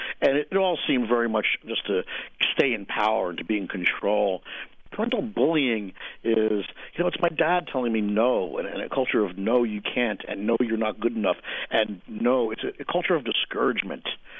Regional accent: New Jersey, United States; Growing up in the 70s, I mean, it was such a wide open time to grow up. I was just laughing, you know, the other night how easy it was to get liquor when you were a kid in New Jersey.

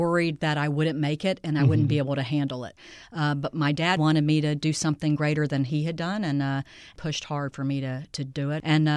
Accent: Florida, United States; I was able to get into the University of Florida, which was my hometown.

